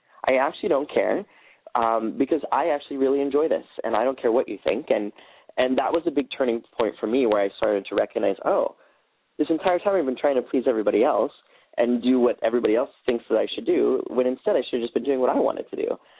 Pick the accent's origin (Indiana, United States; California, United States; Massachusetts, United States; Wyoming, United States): Wyoming, United States; I grew up in the United States and in the state of Wyoming.